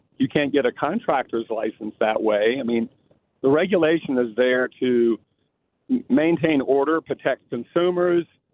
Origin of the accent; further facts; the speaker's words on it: the South, United States; I'm a middle-aged white male, born and raised in the South. Grew up with hunting culture around me.